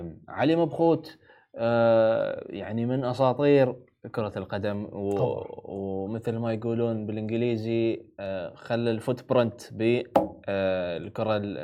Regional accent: Bahrain; كوني أنا بحريني أنا زعلان اليوم، خسرنا

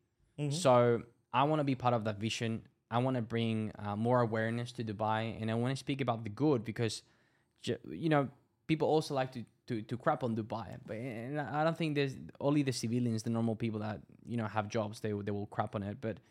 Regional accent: Chile; English is a second language; I am natural. I'm from Chile. I love the food in Chile.

